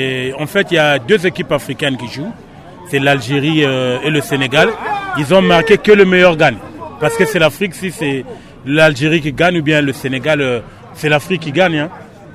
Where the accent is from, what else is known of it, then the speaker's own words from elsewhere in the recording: Paris, Île-de-France, France; now in Tours, France; moi, je suis parisien. Je viens de Paris. Ça fait depuis 2016 que j'ai intégré Tours.